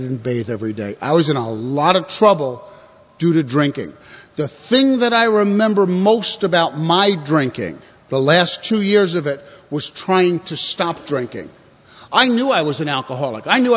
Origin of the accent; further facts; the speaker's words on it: New York, United States; And growing up in New York, we got a lot of apartment houses, so my family would throw me out, and I'd go camp out on a rooftop next door or down the block or whatever.